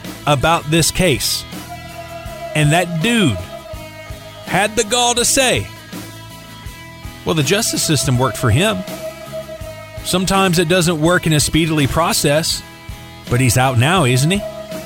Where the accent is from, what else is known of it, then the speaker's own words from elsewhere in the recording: Louisiana, United States; it's shaped like my home state, the boot. I'm talking about Louisiana.